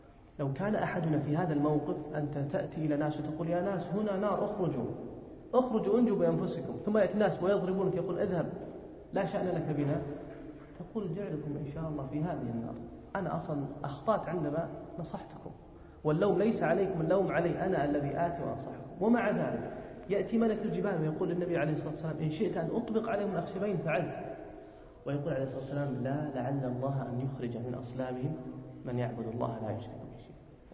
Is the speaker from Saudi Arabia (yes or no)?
yes; Saudi Arabia; أحد الأطفال عندنا في السعودية